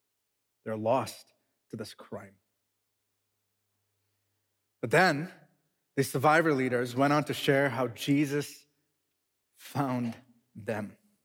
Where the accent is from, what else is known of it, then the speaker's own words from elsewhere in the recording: India; now in United States; I was born and raised in India